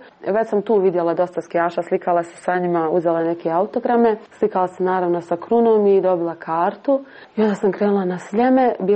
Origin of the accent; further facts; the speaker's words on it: Sarajevo, Federation of Bosnia and Herzegovina, Bosnia & Herzegovina; rekla sam da dolazim iz Sarajeva, da želim da gledam svjetski kup